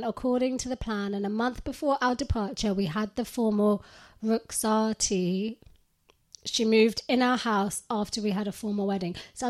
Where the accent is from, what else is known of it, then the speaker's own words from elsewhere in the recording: Pakistan; moved away as an adult; now in United Kingdom; I was born and raised in Pakistan and moved to the UK in the start of 2020.